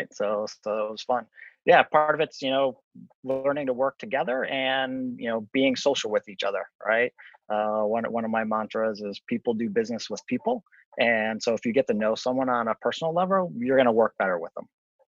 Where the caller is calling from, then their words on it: Boston, Massachusetts, United States; I am in Boston at our corporate headquarters, and I'm in a hotel because our office is under construction.